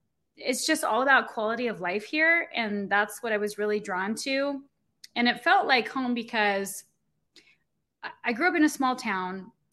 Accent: Hollister, California, United States; I was born in Hollister, and it's about 2 hours south of San Francisco, and a farm town. Where everybody knows everyone.

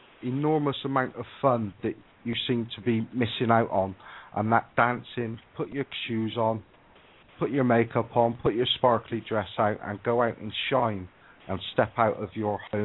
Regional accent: Bristol, South West England, United Kingdom; accent: Bristolian; Yeah, so it's my Bristolian accent, I'm sorry.

